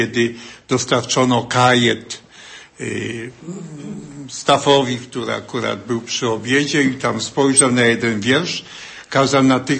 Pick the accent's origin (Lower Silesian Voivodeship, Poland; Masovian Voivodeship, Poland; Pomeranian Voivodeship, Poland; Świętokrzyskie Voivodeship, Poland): Masovian Voivodeship, Poland; Ruski Bród; Pochodzę z parafii Ruski Brud